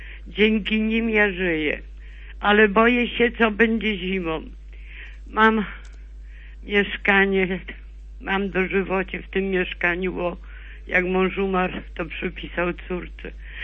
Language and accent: Polish; Silesian Voivodeship, Poland; Wychowałam się w koło Częstochowy, na wiosce.